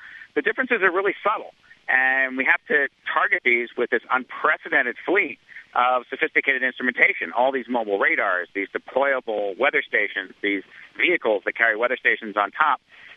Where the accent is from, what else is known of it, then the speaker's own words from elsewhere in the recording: Boulder, Colorado, United States; I go out to see the mountains in my hometown of Boulder, Colorado.